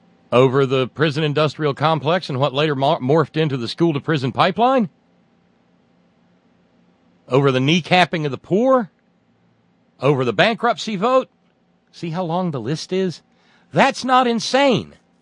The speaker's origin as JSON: {"language": "English", "region": "the South", "country": "United States", "said": "Yeah, I'm I'm a Southerner, so I can do this. You know? Yeah, I'm a Southern liberal."}